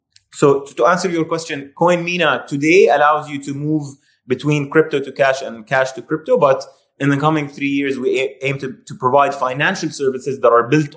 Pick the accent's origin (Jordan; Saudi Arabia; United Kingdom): Jordan; moved away as an adult; now in United States; I'm a Jordanian-German national. I studied industrial. So I was born and raised in Jordan, moved to the U.S. to study industrial engineering at Purdue University.